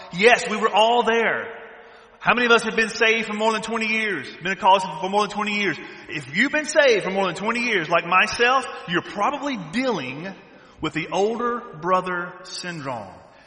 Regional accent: the South, United States; See, I'm from the South. See, down South, when the preacher preaches, the congregation, they're talking back.

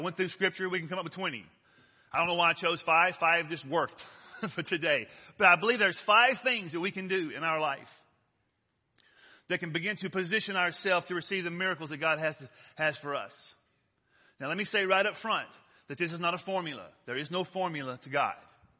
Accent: Deep South, United States; Now listen, I grew up in the Deep South, and I grew up in this faith movement that happened that swept across our country.

